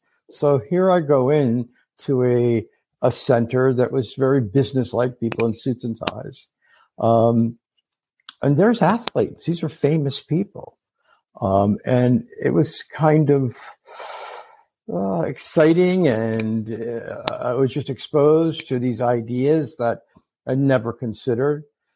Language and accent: English; St. Petersburg, Florida, United States; I'm from St. Petersburg, Florida. The population's a little bit older.